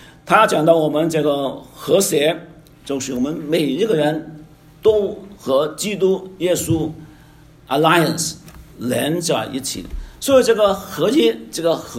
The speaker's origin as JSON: {"language": "Chinese", "town": "Vancouver", "region": "British Columbia", "country": "Canada", "tie": "born or raised there", "also_born_or_lived": "Hong Kong", "said": "我在香港出生，当时我在温哥华长大，我在这里中学毕业，大学，然后神学，工作，我都是在这个加拿大的文化当中"}